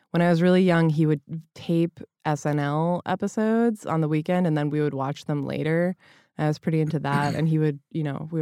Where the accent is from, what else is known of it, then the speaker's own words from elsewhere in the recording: Lynnfield, Massachusetts, United States; I grew up in Lynnfield, Massachusetts, which is like 20 minutes north of Boston.